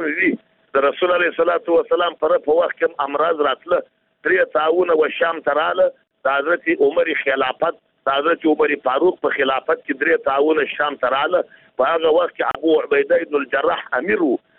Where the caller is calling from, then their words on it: Jowzjan, Afghanistan; زه پښتون يم د جوزجان ولایت څخه سفر په تماس کېم